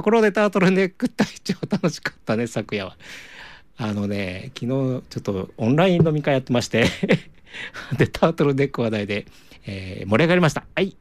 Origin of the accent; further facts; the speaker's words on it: Kansai, Japan; なんか僕は関西なんですけど、